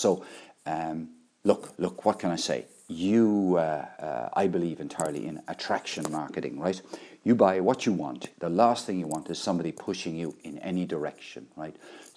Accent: Limerick, Munster, Ireland; moved away; I come from Limerick, I was born in Limerick, even though I ran away from Limerick at a certain age

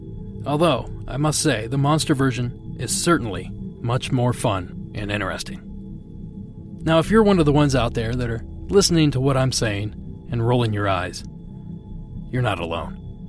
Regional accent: Midwest, United States; And listen, I grew up in the Midwest.

